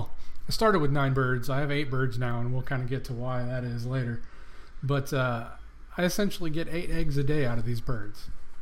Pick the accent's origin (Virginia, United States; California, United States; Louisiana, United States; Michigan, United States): California, United States; now in Texas, United States; I moved from California out here to Texas, and you know, part of the idea with that was to get a little bit of property